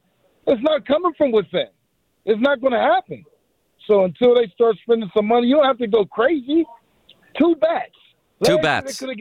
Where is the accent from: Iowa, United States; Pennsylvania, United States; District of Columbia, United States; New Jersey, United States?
Pennsylvania, United States; Pittsburgh; Yeah, because I'm a Pirate fan. I grew up right there in Allegheny Commons, man. We used to walk down the Three Rivers.